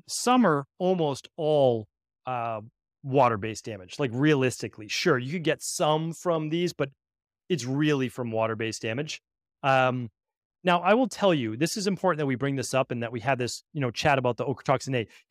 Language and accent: English; New England, United States; I know for myself, growing up in New England, in the fall and late spring, my allergies to mold were awful.